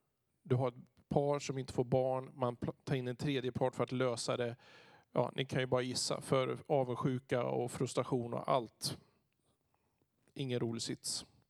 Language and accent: Swedish; Örebro, Örebro County, Sweden; born there; Jag är född i Örebro.